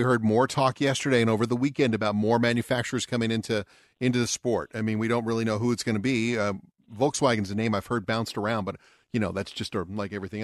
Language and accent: English; California, United States; I grew up out in California, and I got to see him when I was a kid at Riverside Raceway.